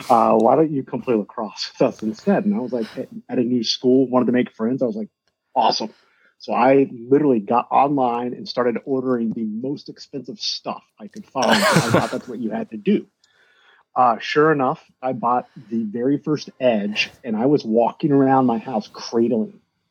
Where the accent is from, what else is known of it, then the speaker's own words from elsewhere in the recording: Hilliard, Ohio, United States; I'm a Columbus guy. So yeah, I grew up in Hilliard. Okay. I spent my high school years at Hilliard. And right there in Columbus.